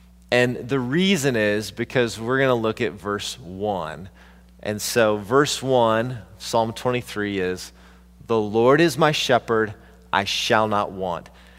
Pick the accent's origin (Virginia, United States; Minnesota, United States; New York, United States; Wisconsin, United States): New York, United States; Some of you might consider yourself a city folk, like I'm a New Yorker, right?